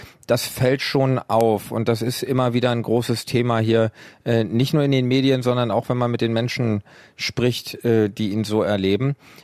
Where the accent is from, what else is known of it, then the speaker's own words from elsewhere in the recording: Iserlohn, North Rhine-Westphalia, Germany; ich komme aus Iserlohn. Das ist eine kleine Stadt im Sauerland mit 100.000 Einwohnern.